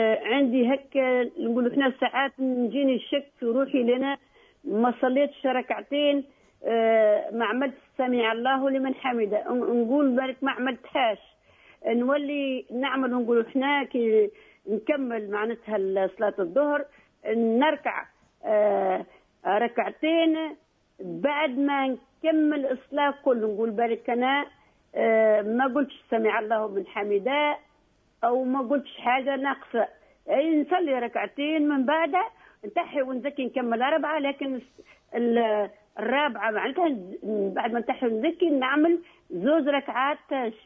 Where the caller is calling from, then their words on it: France; من فرنسا، عندي سؤال على الصلاة